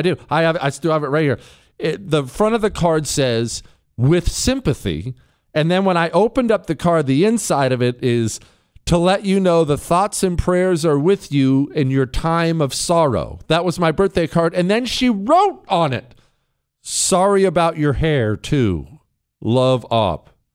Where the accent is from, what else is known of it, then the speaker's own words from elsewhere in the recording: Montana, United States; Max Baucus, he was a senator from my home state, Montana, for ages